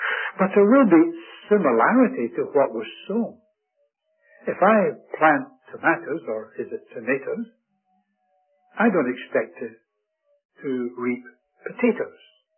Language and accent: English; Scotland, United Kingdom; as I grew up in Scotland where everybody is pink and white